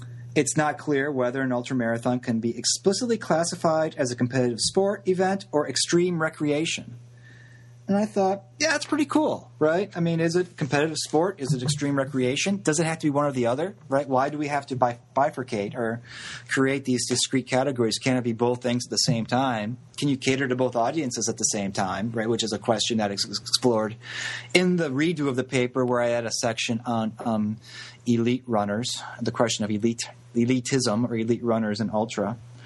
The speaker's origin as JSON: {"language": "English", "town": "Warren", "region": "Michigan", "country": "United States", "tie": "born or raised there", "said": "Shows you how highbrow my upbringing was. Growing up in Warren, Michigan, baby."}